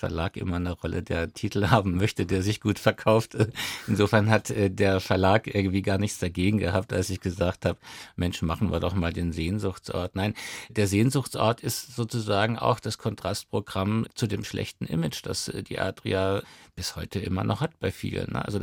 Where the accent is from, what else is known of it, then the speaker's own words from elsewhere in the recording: Göppingen, Baden-Württemberg, Germany; born there; Und ich bin geboren in Göppingen am Fuße der Stauferburg, also dem Stammsitz der Staufer.